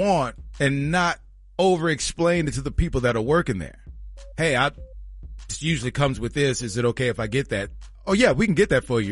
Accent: Texas, United States; But with me growing up in Texas, I feel like kind of an expert.

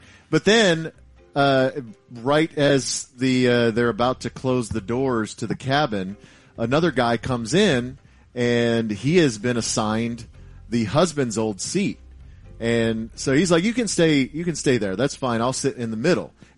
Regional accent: Dallas, Texas, United States; And I was like, no, I'm from Dallas. I'm going out there for work.

